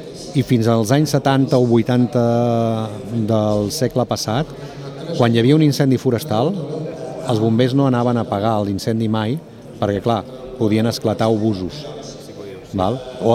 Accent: Portbou, Catalonia, Spain; jo ara ja em trobava gent de Portbou de tota la vida que deien, tu, aviam si foteu el camp.

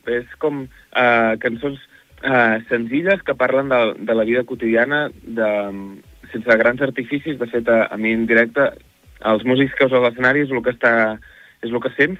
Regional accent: Peralada, Catalonia, Spain; Jo soc de l'Alt Empordà, soc de Peralada, però al final l'Empordà tot és Empordà.

